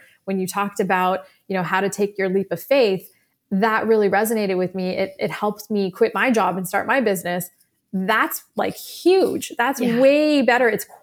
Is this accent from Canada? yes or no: yes; Canada; My sisters grew up in Iran. I grew up in Canada.